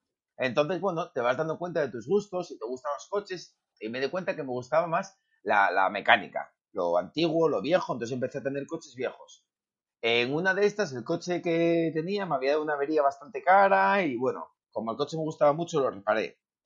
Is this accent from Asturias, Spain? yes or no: yes; Asturias, Spain; Bueno, de la grandísima patria de Asturias. Firme defensor de Asturias.